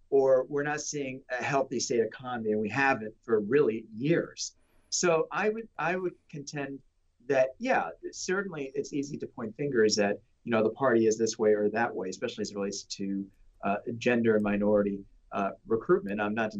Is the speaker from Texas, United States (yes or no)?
no; West Hartford, Connecticut, United States; Well, you know, I grew up in West Hartford in the 90s, especially.